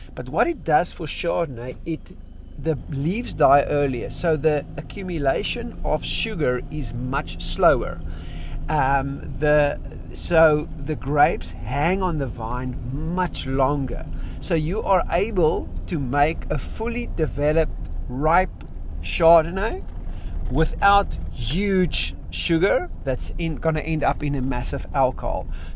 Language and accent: English; South Africa; first language Afrikaans; English is a second language; Now, luxury in Afrikaans, my first language, is luxe.